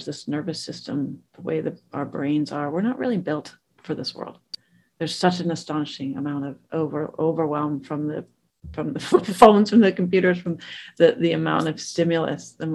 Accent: Pittsburgh, Pennsylvania, United States; I grew up in Pittsburgh

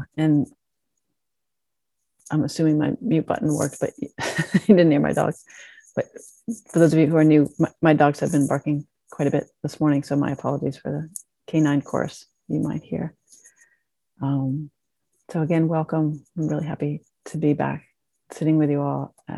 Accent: Pittsburgh, Pennsylvania, United States; the shootings at the synagogue in Pittsburgh, which is where I grew up. And I grew up in Squirrel Hill

